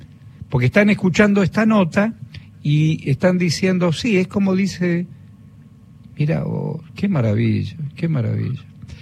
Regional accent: Buenos Aires, Argentina; yo me crié en Parque Chas, digo, para todo el país es un barrio, de los primeros barrios de la década del 40-50, calles redondas.

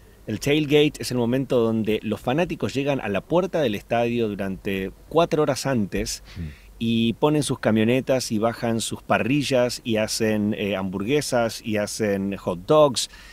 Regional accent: Argentina; now in United States; como buen argentino, al principio lo que a uno le pasa cuando no tiene idea de cómo es el evento en sí

